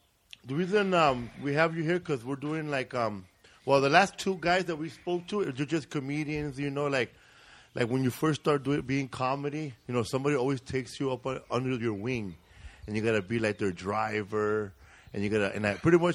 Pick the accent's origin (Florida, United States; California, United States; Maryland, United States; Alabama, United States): California, United States; that's funny you say Pico Rivera, because I grew up in Pico Aliso Housing Projects.